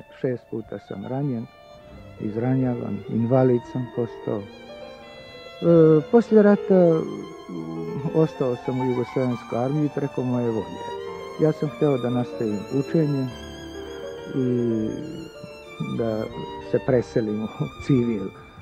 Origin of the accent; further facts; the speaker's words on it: Tušilović, Karlovac County, Croatia; born there; Ja sam rođen u Tušiloviću, u Kordunu, na domak Petrove gore.